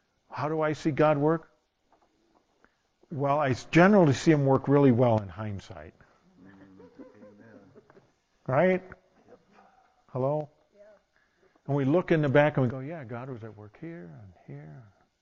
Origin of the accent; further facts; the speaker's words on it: DeMott, Indiana, United States; born there; also born or lived in Wisconsin / Michigan; I was born in DeMott, Indiana. Then I moved to Highland, Indiana. Then I moved to Vernonwood, Wisconsin. Then I moved to Marquesan, Wisconsin. Then I moved to Big Rapids, Michigan. Then I moved to Grand Rapids, Michigan.